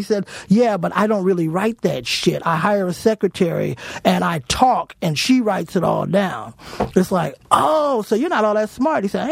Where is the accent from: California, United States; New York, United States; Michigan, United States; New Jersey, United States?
California, United States; Los Angeles; born there; Yeah, originally. Oh, really? I was born in L.A.